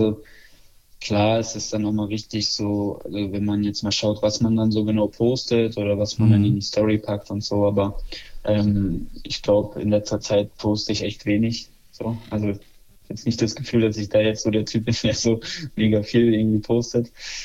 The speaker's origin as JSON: {"language": "German", "country": "Poland", "said": "Essen auf jeden Fall. Also vor allen Dingen dann bei uns in Polen. Also da gibt es so viel zu essen, da kannst du nicht anders."}